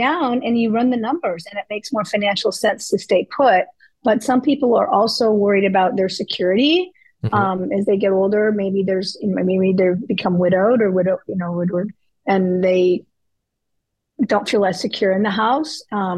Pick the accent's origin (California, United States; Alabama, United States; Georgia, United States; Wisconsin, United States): California, United States; I live in Central Florida, so it's about an hour and 15 minutes to either coast. And I grew up on the Southern California beaches.